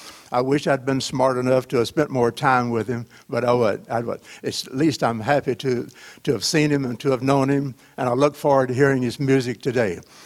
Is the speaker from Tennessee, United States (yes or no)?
no; Grand Saline, Texas, United States; stories about my grandfather who went to the large socialist encampments not too many miles from where I grew up in Grand Saline, Texas.